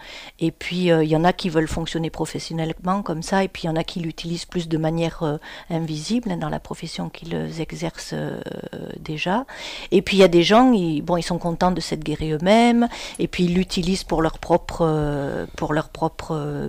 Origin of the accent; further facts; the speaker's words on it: Manosque, Provence-Alpes-Côte d'Azur, France; Il était cantonnier à Manosque, j'ai grandi à Manosque.